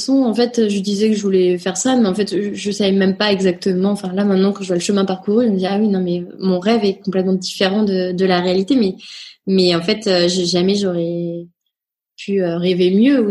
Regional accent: Nantes, Pays de la Loire, France; also born or lived in Rennes; Je suis née à Rennes. Je revendique mon côté bretonne, ouais. Breton, pardon. Et j'ai grandi à Nantes après toute mon enfance, collège, lycée.

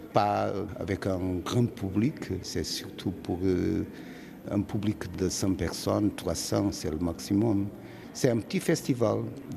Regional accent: North, Portugal; Oui, mon pays natal, c'est au Nord. Mais j'habite à côté, dans le Alentejo littoral.

